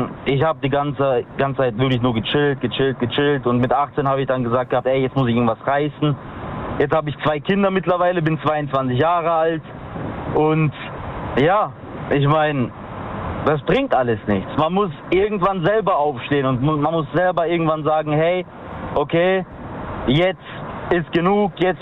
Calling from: Karlsruhe, Baden-Württemberg, Germany; Ich bin aus Karlsruhe.

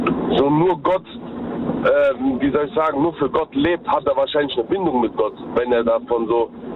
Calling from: Mannheim, Baden-Württemberg, Germany; Ich komme aus Mannheim.

